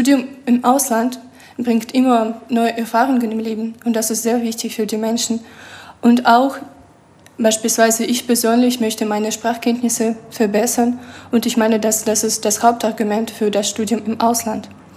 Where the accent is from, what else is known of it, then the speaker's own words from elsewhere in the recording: Russia; German is a second language; und ich komme aus Russland.